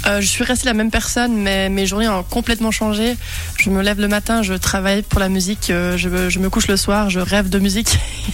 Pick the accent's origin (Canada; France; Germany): Germany; French is a second language; J'adore l'allemand aussi. J'ai grandi en Allemagne, je chante justement en allemand souvent.